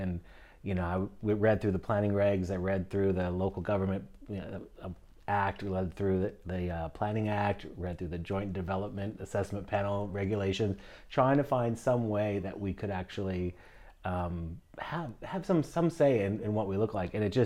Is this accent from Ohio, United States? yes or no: no; Washington, United States; now in Australia; Well, prior to living in Australia, I hailed from Seattle, Washington State. I grew up in the Rocky Mountains in the eastern part of the state, in a little town that no one's ever heard of.